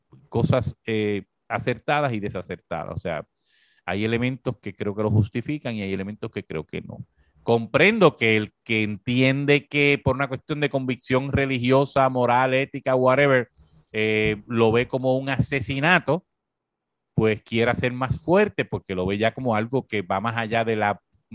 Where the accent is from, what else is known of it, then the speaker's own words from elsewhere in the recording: Puerto Rico; Y para mí, como puertorriqueño, no me da ninguna gracia que ella nos represente.